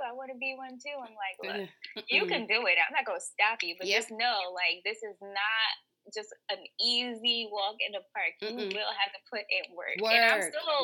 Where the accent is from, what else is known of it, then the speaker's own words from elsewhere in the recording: Bronx, New York, United States; but I'm from the Bronx, and I am a full-time beauty and lifestyle content creator, a model, and recently a photographer.